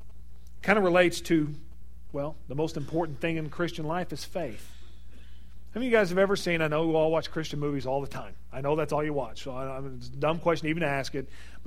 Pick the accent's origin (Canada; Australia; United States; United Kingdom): United States; Missouri; We're from Missouri.